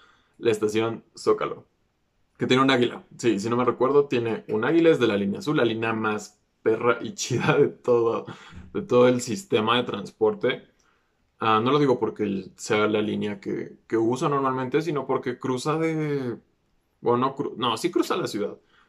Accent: Mexico City, Mexico; yo soy de la Ciudad de México y soy orgullosamente de la Ciudad de México.

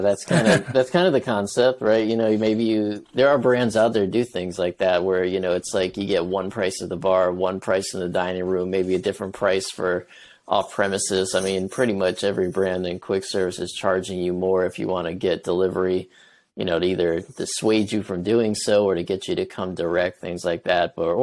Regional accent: New York, United States; Yeah, or from somewhere that wasn't New York. But even now, I mean, I think I just don't sound like I'm from anywhere.

